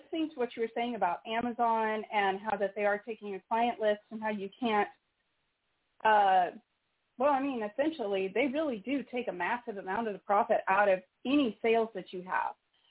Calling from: Indiana, United States; I am calling from Indiana

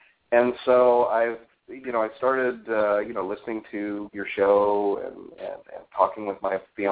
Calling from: Phoenix, Arizona, United States; Phoenix, Arizona.

